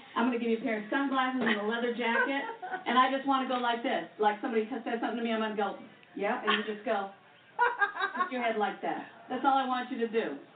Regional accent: England, United Kingdom; And I said, well, isn't that in Islam and I'm English?

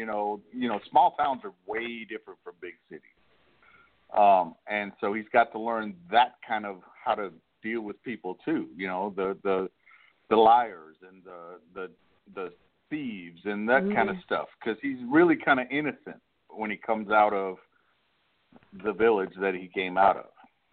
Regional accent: Syracuse, New York, United States; now in Vicksburg, United States; I grew up in New York State, up in Syracuse, in upstate. And then I moved down to Vicksburg, Mississippi

